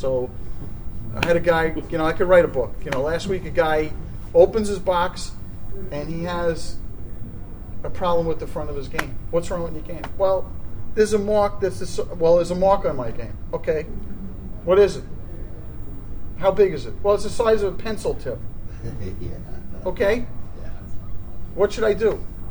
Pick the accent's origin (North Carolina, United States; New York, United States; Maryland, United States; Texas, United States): New York, United States; Brooklyn; I'm from Brooklyn. I'm a Brooklyn street operator. I'm Italian.